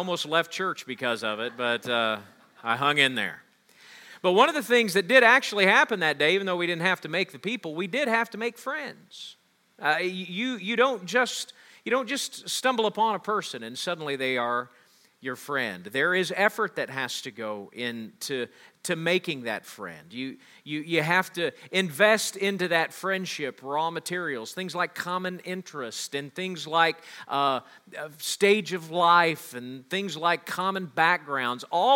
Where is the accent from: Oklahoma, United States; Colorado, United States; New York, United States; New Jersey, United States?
Oklahoma, United States; Tahlequah; also born or lived in Aurora; family moved from southwest Missouri, where I was born, a town called Aurora, to what I consider to be my hometown of Tahlequah, Oklahoma.